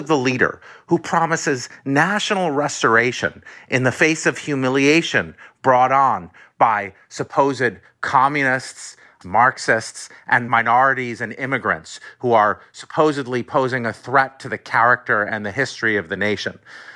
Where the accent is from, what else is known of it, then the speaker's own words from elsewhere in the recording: United States; I mean, I grew up in America, and it took me decades to learn